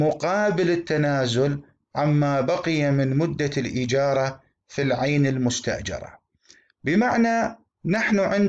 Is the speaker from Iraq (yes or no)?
yes; Iraq; السرقفلية موضوع مهم جدا منتشر في مجتمعاتنا الشرقية، سيما عندنا في العراق